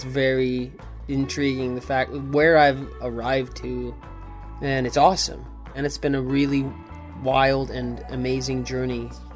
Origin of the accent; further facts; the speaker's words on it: Lincoln, Nebraska, United States; And I grew up in Nebraska, in Lincoln, and I sure as hell was not about to move back to Nebraska.